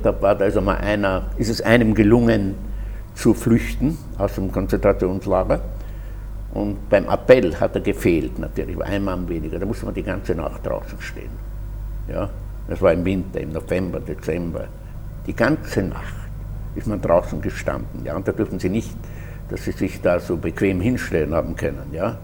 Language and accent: German; Salzburg, Austria; bin kein gesittetes Wiener Bürgerkind geworden, sondern ein Salzburger Fahrradwildling und Skiwildling. Ja. Ich bin aufgewachsen in Salzburg, meine ganze Schulzeit in Salzburg gemacht.